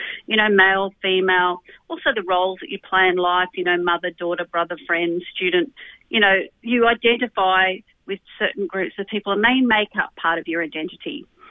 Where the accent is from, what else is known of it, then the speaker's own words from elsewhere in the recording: Australia; I see myself as an Australian